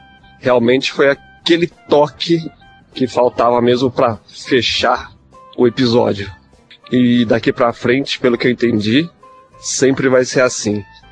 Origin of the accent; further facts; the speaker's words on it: São Paulo, Brazil; sou aqui da cidade de São Paulo.